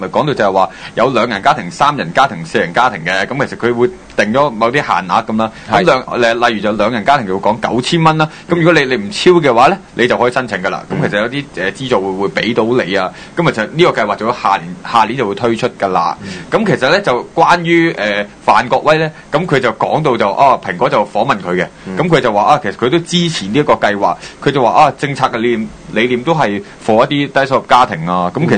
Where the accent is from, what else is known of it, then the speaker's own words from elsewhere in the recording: Hong Kong; 應該屬於我哋香港人本身嘅一啲福利啦。